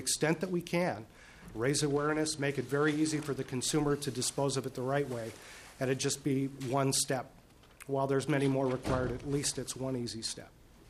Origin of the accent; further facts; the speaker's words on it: Minnesota, United States; And I'm just a Minnesotan, and so forgive me for looking at this in the most simple possible terms